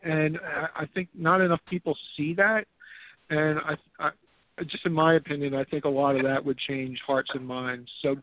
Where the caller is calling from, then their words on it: Philadelphia, Pennsylvania, United States; Hi, Simon. … calling from Philadelphia.